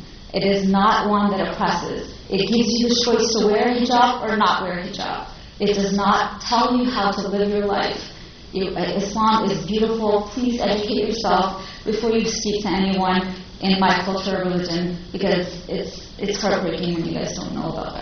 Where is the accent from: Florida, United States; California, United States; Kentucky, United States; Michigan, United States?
California, United States; born there; she had to fled Iran because of the revolution, and that's how I was born in California.